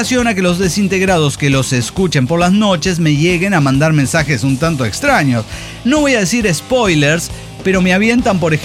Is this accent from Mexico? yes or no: yes; Mexico City, Mexico; born there; now in Tlalnepantla, Mexico; Bueno, nací en Distrito Federal, ahora Ciudad de México, y nunca he vivido ahí, porque vivo en Tlanepantla.